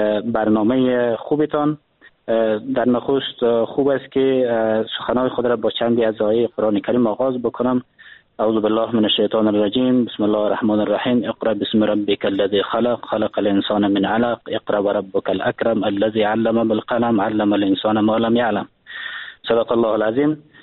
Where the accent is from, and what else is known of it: Afghanistan